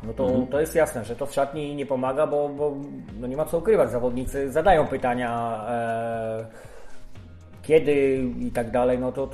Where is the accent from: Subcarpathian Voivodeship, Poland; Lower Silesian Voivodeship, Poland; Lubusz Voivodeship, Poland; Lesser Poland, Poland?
Lubusz Voivodeship, Poland; Zielona Góra; Ale no, jesteśmy z Zielonej Góry